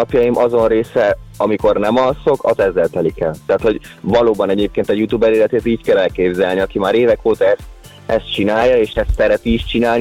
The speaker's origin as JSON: {"language": "Hungarian", "region": "Transylvania", "country": "Romania", "lives_now": "Budapest, Hungary", "said": "én Erdélyből származom, kiköltöztem ide Budapestre"}